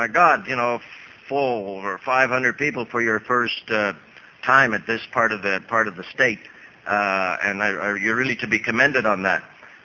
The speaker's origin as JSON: {"language": "English", "town": "Montreal", "region": "Quebec", "country": "Canada", "said": "And my real home is Montreal, Canada."}